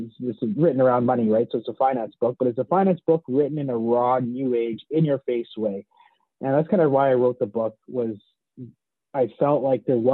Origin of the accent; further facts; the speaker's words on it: Canada; born there; two of us were born in Canada. I was born in Canada. And, you know, my mom came over as a nanny